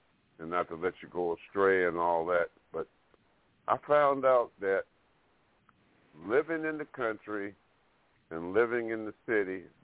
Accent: Fairhope, Alabama, United States; I'm from Alabama, too. A place called Fairhope, Alabama, down on across on the eastern shore of Mobile Bay.

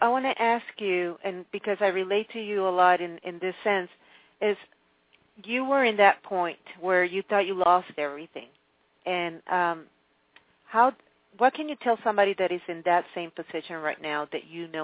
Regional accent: Caracas, Capital District, Venezuela; moved away as an adult; now in United States; because I grew up in Venezuela, and when I came to the U.S., I was actually very happy.

